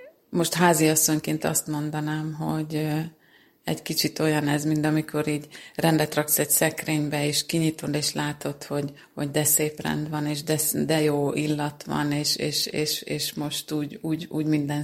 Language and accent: Hungarian; Zalaegerszeg, Zala, Hungary; és ezen a szemináriumon a férjemmel vettem részt. Mi zalaegerszegiek vagyunk, a Mária Magdolna plébániához tartozunk